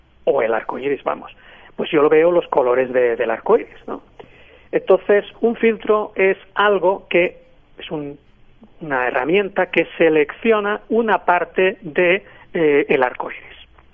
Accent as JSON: {"language": "Spanish", "town": "Barcelona", "region": "Catalonia", "country": "Spain", "said": "No, no, yo soy de Barcelona."}